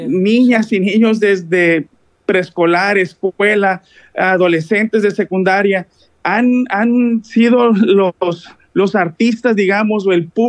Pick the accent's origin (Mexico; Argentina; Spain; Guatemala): Mexico; Culiacán, Sinaloa; pues yo aquí nací, aquí he vivido toda mi vida y que en este momento soy el alcalde de Culiacán